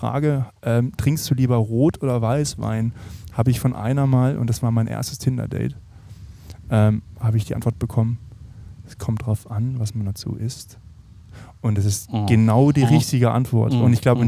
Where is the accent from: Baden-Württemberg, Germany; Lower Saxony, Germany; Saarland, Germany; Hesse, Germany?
Baden-Württemberg, Germany; Freiburg; ich komme ja ursprünglich aus der Gegend von Freiburg, also der Weinregion